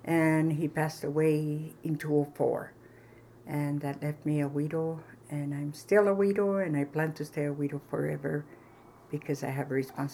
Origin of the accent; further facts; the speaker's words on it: Cerro, New Mexico, United States; I was born and raised in Cerro, New Mexico. I went to school in Cerro, then Cuesta High School.